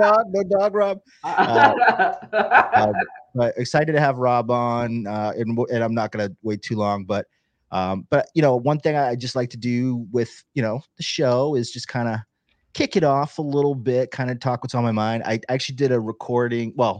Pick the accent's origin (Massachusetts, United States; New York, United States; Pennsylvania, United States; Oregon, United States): Massachusetts, United States; Boston; I'm from Boston area.